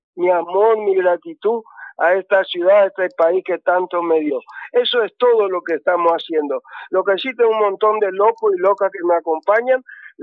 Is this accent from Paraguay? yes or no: yes; Paraguay; now in Bariloche, Argentina; como paraguayo, cuando yo vine allá por el año 70 acá en Bariloche, vine con una mano adelante y otra detrás